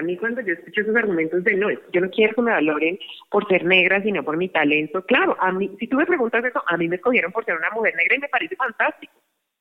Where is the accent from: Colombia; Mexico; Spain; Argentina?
Colombia; yo soy colombiano